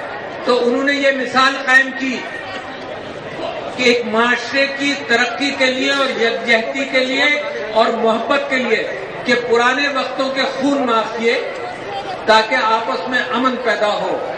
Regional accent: Pakistan; میں سب سے پہلے مسلمان ہوں, پھر میں پاکستانی ہوں

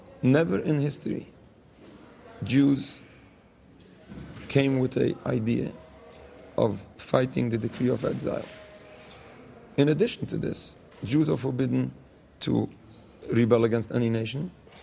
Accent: United States; I'm an American citizen. I'm a loyal American citizen.

